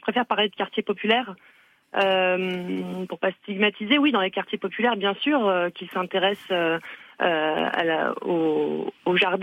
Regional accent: Kabylie, Algeria; Moi, je suis également originaire d'Algérie, de Kabylie. J'ai une double culture du jardin, on va dire.

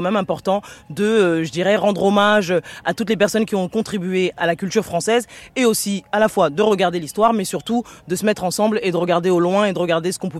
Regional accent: France; born there; je suis originaire de ce continent et pourtant je suis née en France, de parents originaires de Guinée-Bissau

